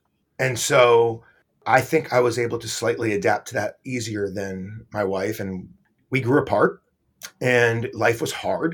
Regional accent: Massachusetts, United States; Quick on me, I grew up in Massachusetts, in suburban Massachusetts

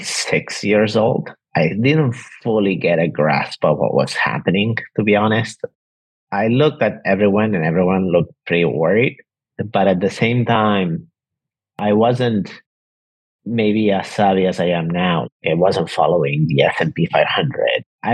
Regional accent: Barcelona, Catalonia, Spain; also born or lived in New York, United States; Yeah, I'm originally from Barcelona. My mom is Argentinian. My dad is from Spain, from Barcelona. I was born and raised here. I live now in Barcelona, but I lived for 15 years in New York up until last September, and grew up mostly in Barcelona, went to school, college, everywhere.

